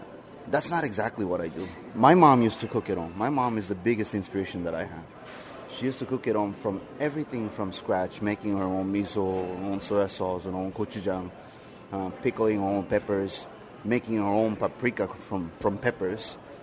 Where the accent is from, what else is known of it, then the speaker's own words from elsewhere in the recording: Argentina; also born or lived in Paraguay / Brazil; This is my restaurant, Park. I was originally from Argentina. I grew up in Argentina, Paraguay, and Brazil.